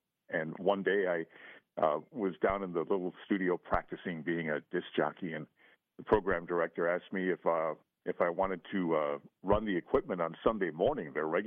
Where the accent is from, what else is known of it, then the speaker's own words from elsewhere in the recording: Racine, Wisconsin, United States; I mean, I grew up in Racine